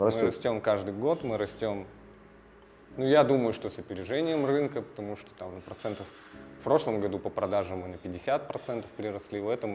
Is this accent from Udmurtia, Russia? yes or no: yes; Izhevsk, Udmurtia, Russia; born there; Я родился в Ижевске в 89 году.